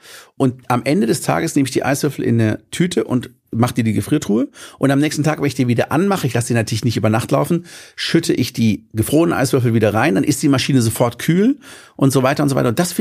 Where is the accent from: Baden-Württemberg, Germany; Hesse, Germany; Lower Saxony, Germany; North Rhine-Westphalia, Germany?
Baden-Württemberg, Germany; bei uns im Schwarzwald.